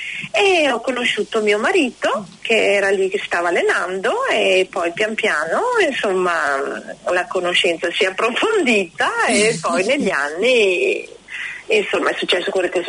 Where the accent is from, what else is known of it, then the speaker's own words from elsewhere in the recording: Veneto, Italy; now in New Zealand; io sono veneta.